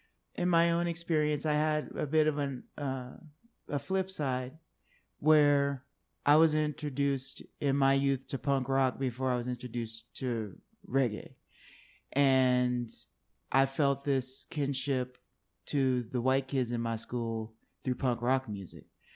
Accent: Washington, District of Columbia, United States; So growing up in Washington, D.C. and having that be a true melting pot, I got to know people from all different backgrounds

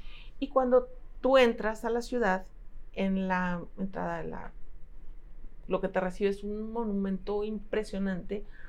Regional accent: Jalisco, Mexico; yo soy de Jalisco, Colima es muy cercano

